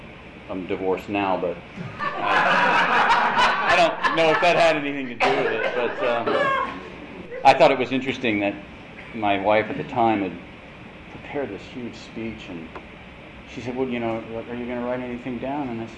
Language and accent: English; Washington, District of Columbia, United States; I know that when I go home, which is back east, I grew up in Washington, D.C., mostly.